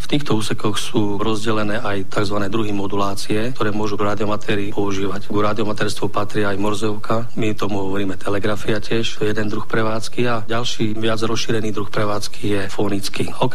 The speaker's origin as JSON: {"language": "Slovak", "town": "Košice", "region": "Košice Region", "country": "Slovakia", "said": "lebo som jej povedal, že som Košičan"}